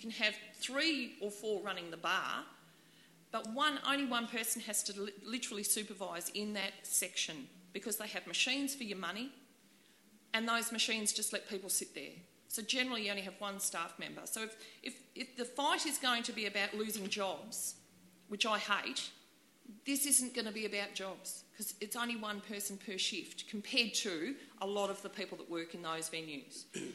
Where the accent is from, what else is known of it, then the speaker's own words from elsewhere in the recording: South Australia, Australia; I come from South Australia, working in hospitality, working in gambling venues.